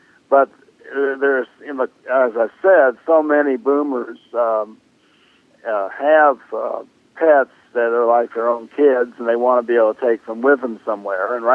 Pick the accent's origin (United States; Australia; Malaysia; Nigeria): United States; Kentucky; I know here in my home state of Kentucky, we have, dogs are allowed at the outdoor areas in most restaurants.